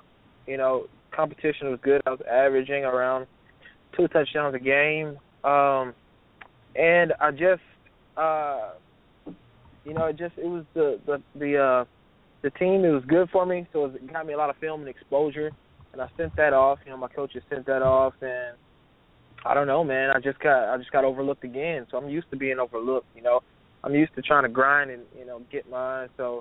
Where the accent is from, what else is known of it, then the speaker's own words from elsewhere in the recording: The Woodlands, Texas, United States; It was cool, man. I had a lot of friends. Woodlands, Texas is a very big town. It should be considered as a city, but no, I had a lot of friends there, man.